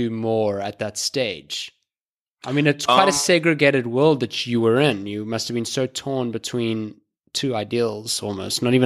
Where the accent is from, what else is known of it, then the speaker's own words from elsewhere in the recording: South Africa; I come from South Africa